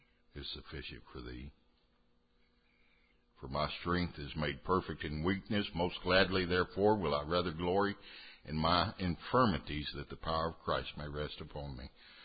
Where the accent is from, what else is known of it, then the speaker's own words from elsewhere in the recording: the South, United States; I didn't want to be a Polak. I'm from the South.